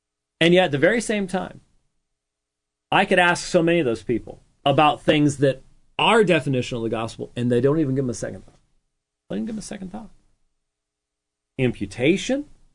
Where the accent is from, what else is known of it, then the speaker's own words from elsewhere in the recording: Scotland, United Kingdom; now in Phoenix, United States; because I'm a Scotsman.